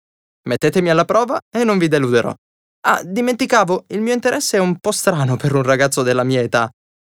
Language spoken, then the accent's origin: Italian; Argentina; first language Spanish; Italian is a second language; sono argentino. Come potete capire dal mio cognome, ho origini italiane. Ho 24 anni e sto per finire ingegneria biomedica. Lo spagnolo è la mia lingua madre